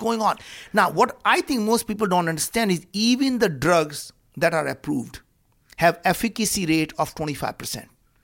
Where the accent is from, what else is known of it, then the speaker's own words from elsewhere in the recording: Western India, India; moved away as an adult; now in United States; We grew up very poor. We didn't have food to eat. I grew up in India.